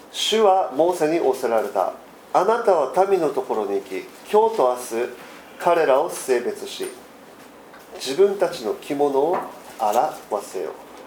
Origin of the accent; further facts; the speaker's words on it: Okinawa, Japan; 東京には豚小屋ないかもしれないけど、沖縄にはありますね。養豚場が25箇所あるので、僕の地元にもありました。